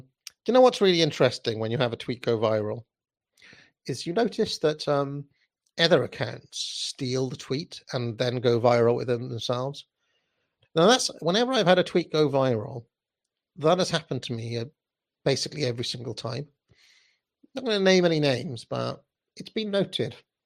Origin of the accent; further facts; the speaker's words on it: Wales, United Kingdom; because being Welsh, of course, he's one of the people I really like.